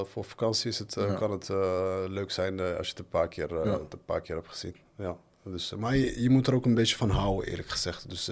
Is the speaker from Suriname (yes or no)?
no; Morocco; Ja, ik vind als Marokkaan zijn dat je er toch wel...